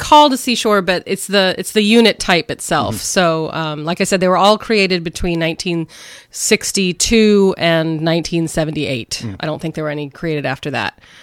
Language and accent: English; Palo Alto, California, United States; I grew up in Palo Alto, but, you know, went from suburbia during the school year up to this very primitive existence.